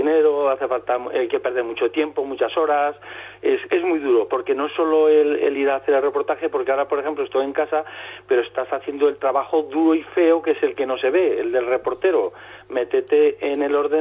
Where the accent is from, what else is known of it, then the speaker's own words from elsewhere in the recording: Tarazona, Aragon, Spain; empecé haciendo cosillas de mi pueblo, que hay otra página que se llama Pateando Tarazona